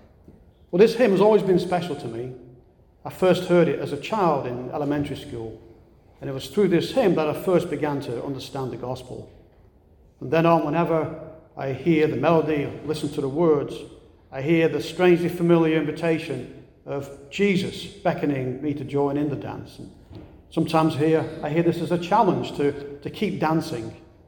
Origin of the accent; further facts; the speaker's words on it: Bury, North West England, United Kingdom; And then while Bury Football Club, my hometown club, peaked well over a century ago